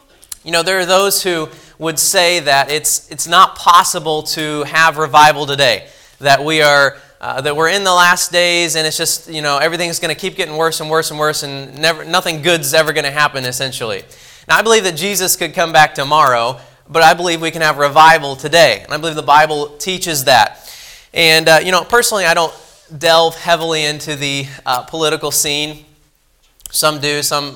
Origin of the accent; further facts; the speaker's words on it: Franklin, Indiana, United States; I'm from Franklin, Indiana. It's about 30 minutes south of Indianapolis, if you know where that is, right about central Indiana.